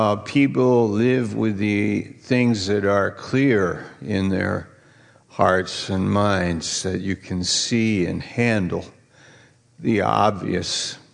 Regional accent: New York, United States; I'm from New York, as many of you know, and I went to school there and so on, and then went to Bible school up in Maine.

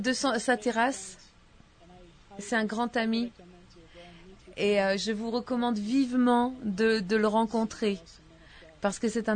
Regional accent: Istanbul, Turkey; Vous savez que je suis turque d'Istanbul.

